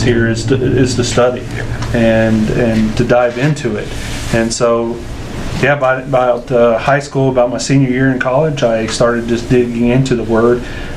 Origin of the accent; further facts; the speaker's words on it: Cordon, Indiana, United States; Originally born and raised in Cordon, Indiana area, grew up there, and I grew up in the Catholic Church.